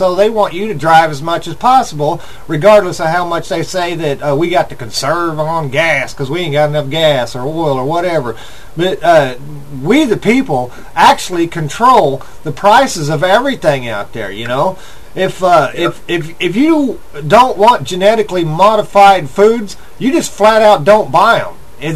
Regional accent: United States; I'm American, and I love America, and I'm going to keep on loving America. I'm an American patriot.

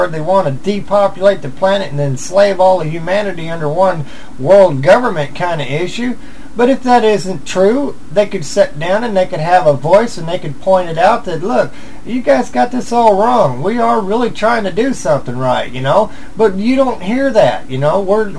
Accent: Missouri, United States; I'm from Missouri.

